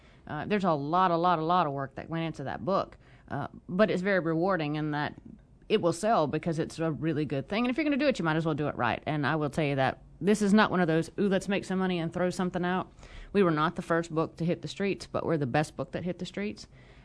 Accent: Mississippi, United States; also born or lived in New Orleans, United States; I was born in New Orleans, but I moved to Mississippi when I was in the third grade, and I have lived in Mississippi ever since

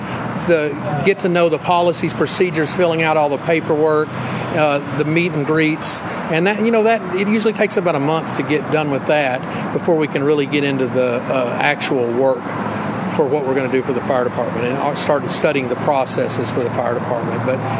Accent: Texas, United States; growing up in Texas, and I was always an Aggie supporter as a kid

